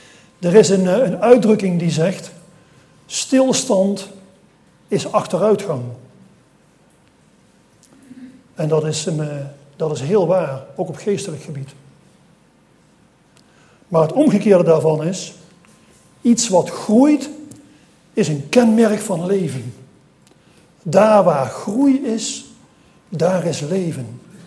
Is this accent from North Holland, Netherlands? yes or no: no; Lent, Gelderland, Netherlands; Ik kom van oorsprong, ik kom uit Lent bij Nijmegen.